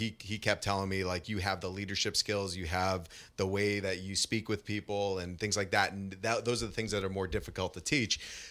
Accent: Boston, Massachusetts, United States; You know, I'm originally from Boston. Went to a small liberal arts school up in Maine, Bates College.

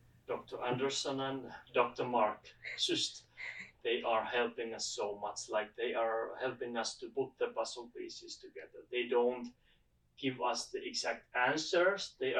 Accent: Finland; English is a second language; I'm optometrist from Finland. I live in the northern part of the Finland

